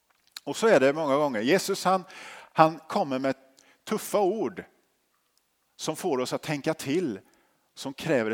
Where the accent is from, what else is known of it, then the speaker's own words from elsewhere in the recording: Habo, Jönköping County, Sweden; När jag växte upp i Habo, ungefär 13-14 mil härifrån